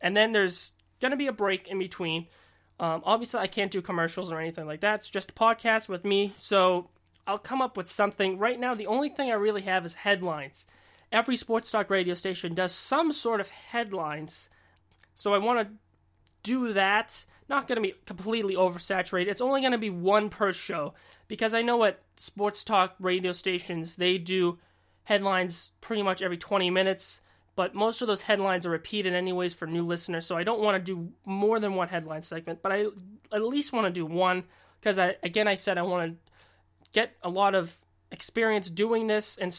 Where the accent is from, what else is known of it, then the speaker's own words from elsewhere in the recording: Boston, Massachusetts, United States; I do want to stress that I am from Boston. Like I said, I know this market. I've grown up here all my life.